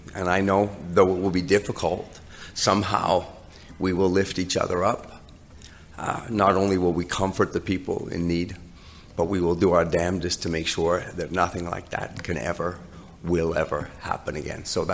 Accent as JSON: {"language": "English", "country": "Canada", "said": "And as a Canadian, I'm so proud of us."}